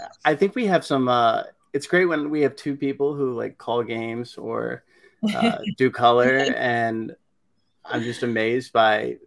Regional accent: Texas, United States; I mean, I'm from Texas, and now I live in the East Coast.

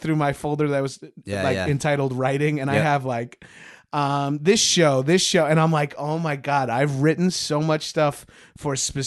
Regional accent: South Africa; As a South African man.

